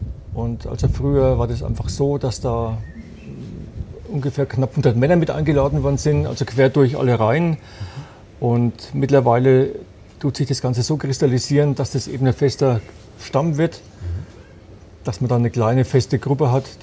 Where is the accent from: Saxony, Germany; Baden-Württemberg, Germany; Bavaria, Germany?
Bavaria, Germany; Würzburg; wir kommen aus Würzburg in Unterfranken.